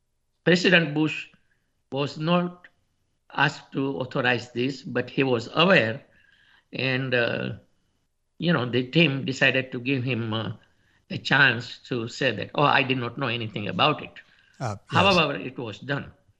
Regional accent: India; Anyway, I'm trying to be objective here because I'm from India.

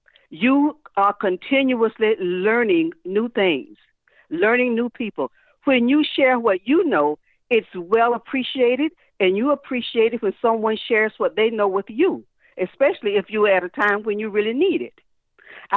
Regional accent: Pompano, Florida, United States; I was born and raised in Pompano when it was a farm town. I'm a bean picker.

